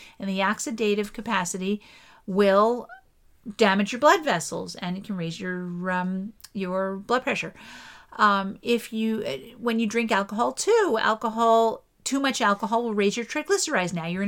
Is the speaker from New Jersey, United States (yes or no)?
yes; East Windsor, New Jersey, United States; And I grew up on Hawthorn Lane when I was a kid and in East Windsor, New Jersey.